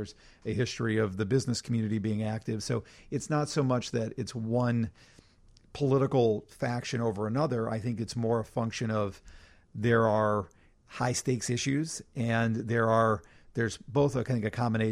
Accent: Chicago, Illinois, United States; You say I'm from Chicago. Anybody that's been to Chicago says that is a great city.

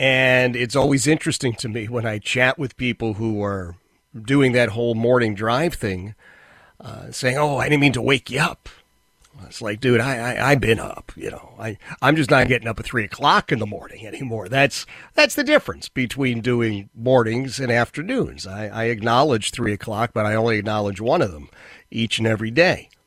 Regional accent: Philadelphia, Pennsylvania, United States; as I was growing up in Philadelphia, Oxford Circle, Northeast Philadelphia, a community that was just about equally divided, Jewish and Catholic, a slight edge to Jewish, actually, at the time.

